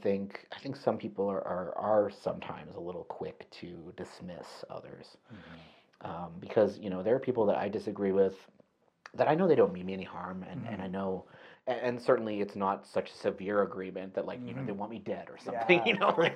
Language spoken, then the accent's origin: English; Thompson, Manitoba, Canada; growing up in Manitoba, I didn't experience a lot of anti-Semitism, actually. Not a lot at all. In fact, in Thompson, there were only two Jewish families